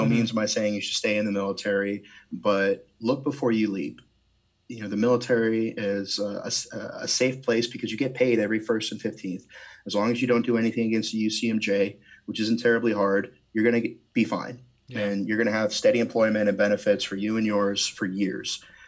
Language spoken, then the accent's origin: English; Florida, United States; I'm from Florida, so I don't have much room to speak.